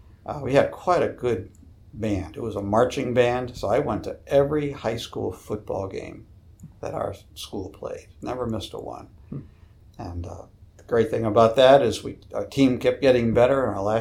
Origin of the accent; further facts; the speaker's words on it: East Longmeadow, Massachusetts, United States; I grew up in a Christian home in East Longmeadow, Massachusetts. That's in the southwest portion of Massachusetts.